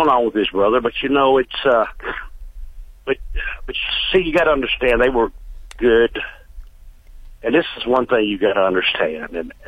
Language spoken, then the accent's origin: English; Nashville, Tennessee, United States; So, and going back to Memphis, I'm from Nashville.